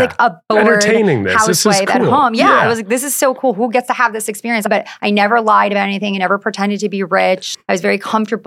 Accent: New York, United States; I grew up on Long Island, so close to the city, but not like where I was with stars or anything like that.

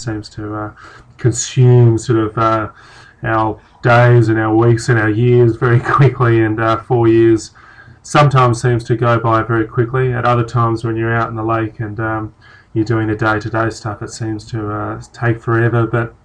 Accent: Melbourne, Victoria, Australia; I'm from Melbourne, Australia

